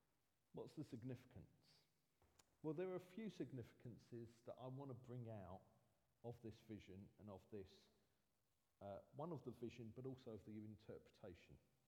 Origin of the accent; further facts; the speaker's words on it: Pakistan; So I'm from Pakistan, so I know to some extent what it means to come from a persecuted country where Christians are persecuted.